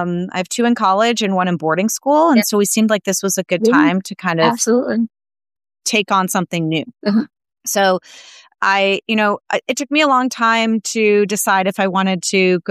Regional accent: New York, United States; So I'm from New York. I went to Emory for medical school.

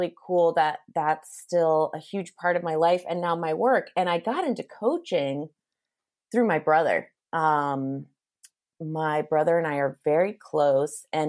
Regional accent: Cape Elizabeth, Maine, United States; So I grew up in Southern Maine, on the coast of Southern Maine, in a town called Cape Elizabeth, where I now still live and where I now still hold my retreats and Rockstar Camp.

